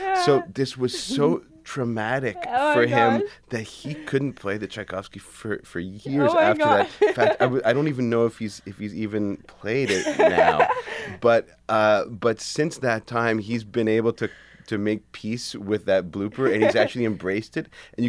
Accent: Canada; I'm Canadian.

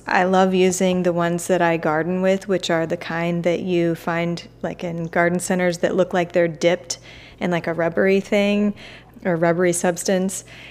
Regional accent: Tampa, Florida, United States; I'm from Tampa, and I have a food blog called Swanee Rose.

